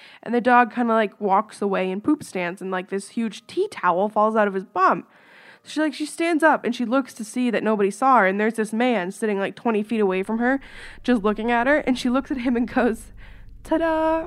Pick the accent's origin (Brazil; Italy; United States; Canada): Canada; Can you tell I'm Canadian?